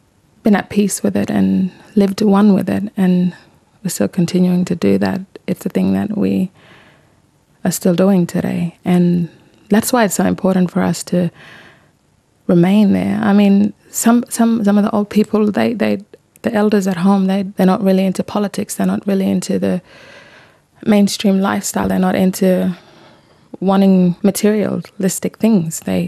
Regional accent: Mullinja, Northern Territory, Australia; I am from Mullinja community. It's 700 kilometres south of Darwin and 700 kilometres north of Alice Springs.

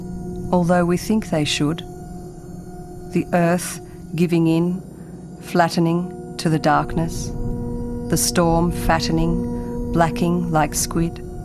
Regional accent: Australia; I am the child of Finnish migrants, and growing up in Australia rather than Finland, I grew up with a kind of second-hand storied knowledge of my family history.

